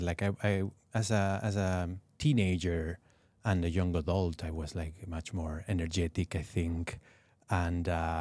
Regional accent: Balearic Islands, Spain; I'm from Mallorca, yes.

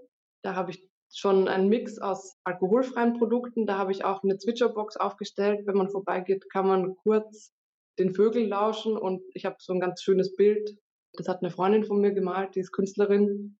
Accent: Austria; Also ich bin zwar niederländisch, aber in Österreich geboren und dann in der Weinregion aufgewachsen.

